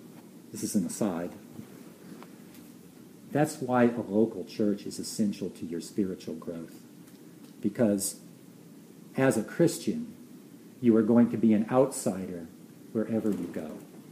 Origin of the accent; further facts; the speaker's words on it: United States; Because I'm American, and you guys, Chinese